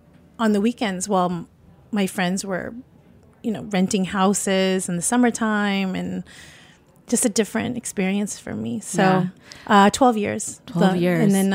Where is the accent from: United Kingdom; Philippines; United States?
Philippines; Cuisine that is even unknown to me as a Filipino.